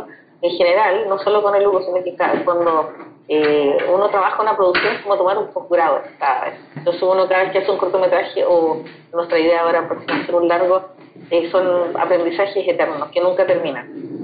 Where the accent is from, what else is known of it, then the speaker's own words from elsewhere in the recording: Chile; para nuestra historia como chileno